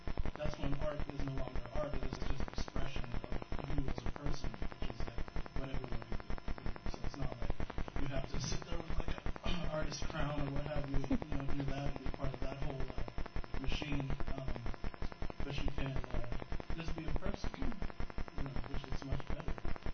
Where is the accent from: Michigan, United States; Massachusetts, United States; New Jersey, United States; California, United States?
California, United States; Oakland; So anyway, growing up in Oakland is a lot different than kids moving here to Oakland to take advantage of the cheap rent